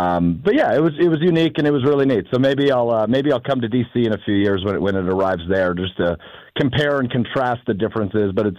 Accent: Green Bay, Wisconsin, United States; I mean, as you know, I grew up in Green Bay. I grew up on the east side of Green Bay. So it was in my literal hometown, which, for those that aren't aware, we always say how small Green Bay is.

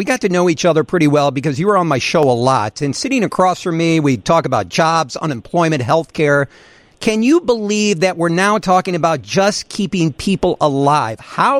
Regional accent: Peoria, Illinois, United States; also born or lived in Rockford; now in Chicago, United States; I grew up in Peoria, I lived in Rockford, I now live in Chicago.

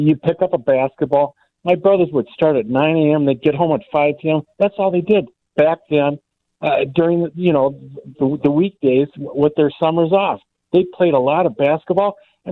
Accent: Minneapolis, Minnesota, United States; I grew up in South Minneapolis. I went to Minneapolis Washburn.

